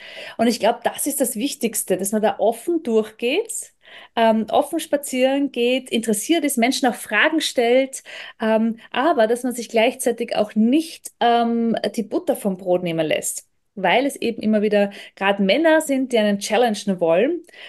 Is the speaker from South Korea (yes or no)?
no; Austria; ja, das ist unsere traditionelle Kleidung bei uns in Österreich, Dirndlkleid und Lederhose.